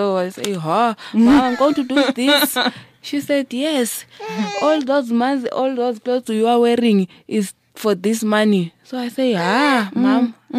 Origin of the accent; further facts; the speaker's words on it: Zimbabwe; I'm from Zimbabwe.